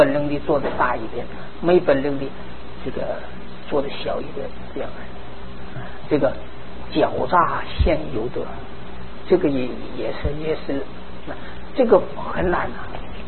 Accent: northern China, China; 但是我是北方人呐，想家呀，我是想故乡啊，

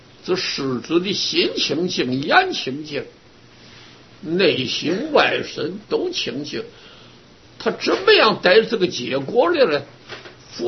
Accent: China; 就得像我们中国人会作诗的说一首诗，赞叹赞叹。

